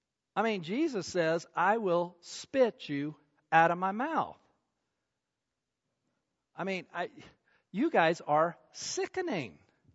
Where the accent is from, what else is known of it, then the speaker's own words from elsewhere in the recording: Salt Lake City, Utah, United States; if you ever get a chance to go to where I grew up in Salt Lake City there's the Salt Lake City Valley.